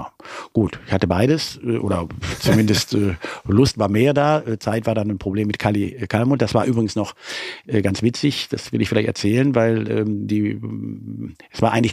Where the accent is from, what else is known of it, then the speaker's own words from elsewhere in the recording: Leverkusen, North Rhine-Westphalia, Germany; born there; ich bin in Leverkusen geboren